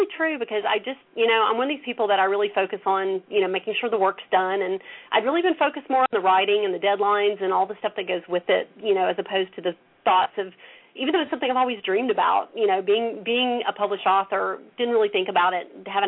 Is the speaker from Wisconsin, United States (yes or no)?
no; Tennessee, United States; now in Atlanta, United States; I've lived in Atlanta, Georgia for probably close to 20 years, but I still have family, and I grew up in East Tennessee